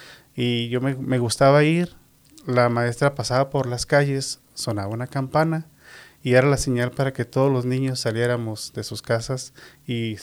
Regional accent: Guadalajara, Jalisco, Mexico; Mi mamá llegó a la ciudad de Guadalajara, conoció a mi papá, y ahí fue donde empezó la familia. Y yo soy, somos originarios de Guadalajara, Jalisco.

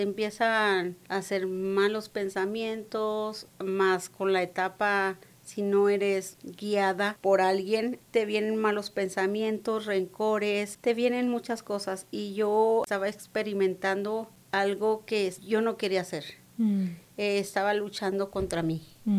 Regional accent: Ciudad Juárez, Chihuahua, Mexico; Yo soy de Ciudad Juárez, Chihuahua, de México. Bueno, nací en un pueblo. No muchos conocen a Guadalupe, Distrito Barabo, Chihuahua. Está a una hora de la ciudad. Solamente que nosotros decimos pues de Ciudad Juárez

